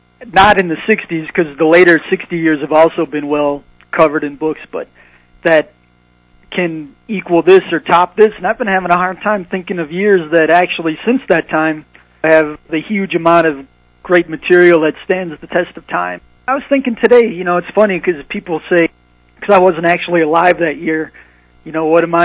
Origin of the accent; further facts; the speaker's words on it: Detroit, Michigan, United States; I was from Detroit, and so my dad lived downtown in Detroit